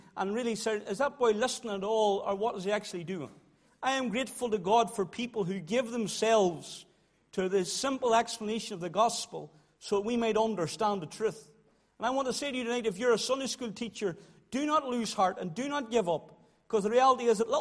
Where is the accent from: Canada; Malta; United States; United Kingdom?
United Kingdom; Moneymore, Northern Ireland; I grew up in Moneymore, and we went to a little congregational church.